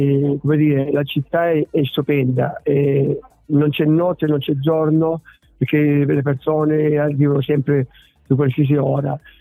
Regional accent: Francavilla Fontana, Apulia, Italy; Perché tu dove sei? Puglia. Ma quale parte della Puglia? Francavilla, gridavo. Allora si faceva meraviglia, ma non c'era parlato francavillese. Ma c'ho il cuore di Francavilla

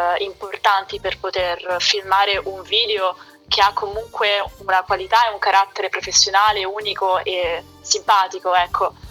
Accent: Rome, Lazio, Italy; io sono nata e cresciuta a Roma

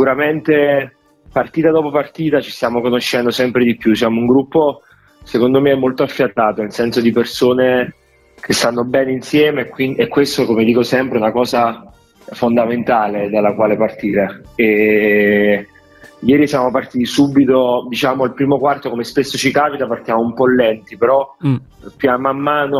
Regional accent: Castellammare di Stabia, Campania, Italy; io sono di Castellammare di Stabia

